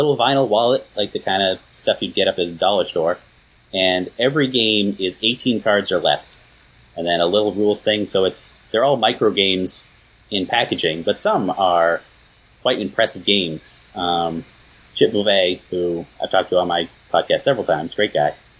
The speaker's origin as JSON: {"language": "English", "region": "Massachusetts", "country": "United States", "said": "turns out we're both from Southern Mass."}